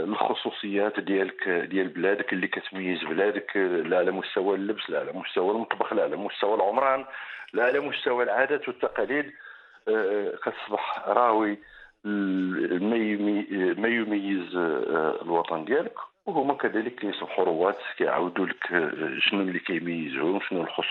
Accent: Morocco; مغرب أنا مغربي في النخاع، لا في الباسي ولا في ماكلتي ولا في طقوسي الحياة، مغربي

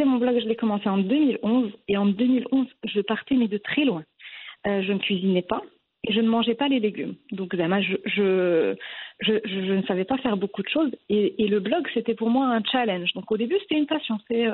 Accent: Morocco; moved away as an adult; now in France; Moi, j'ai grandi au Maroc. J'ai un parcours classique. Hein. J'ai eu mon bac au Maroc. Je suis partie faire mes études à Paris en télécommunication.

